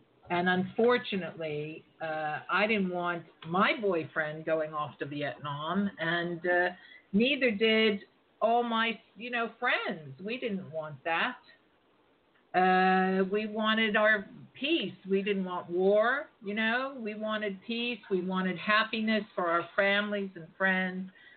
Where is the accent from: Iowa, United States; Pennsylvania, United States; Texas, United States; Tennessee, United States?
Pennsylvania, United States; Pittsburgh; And I was from Pittsburgh, not London, right?